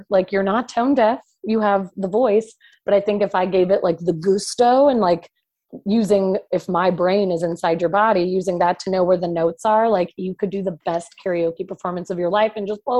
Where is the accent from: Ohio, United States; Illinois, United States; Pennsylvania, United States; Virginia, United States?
Illinois, United States; I'll be relaxed in Illinois, like my hometown.